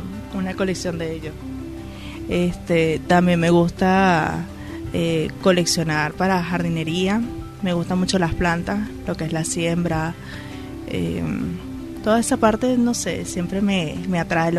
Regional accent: Valencia, Carabobo, Venezuela; born there; soy valenciana. Nací aquí, en la clínica Santa María.

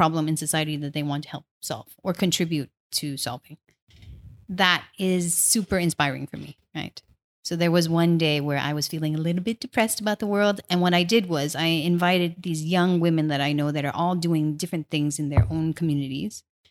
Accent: Chicago, Illinois, United States; So I grew up in Chicago, and my father, the way he raised me was, we are in the United States now, and we have to make a life for ourselve

